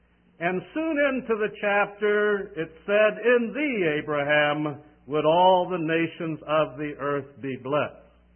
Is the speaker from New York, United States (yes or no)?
no; Dayton, Ohio, United States; In November of 1960, I was led to the Lord by a Jewish missionary in Dayton, Ohio, my hometown.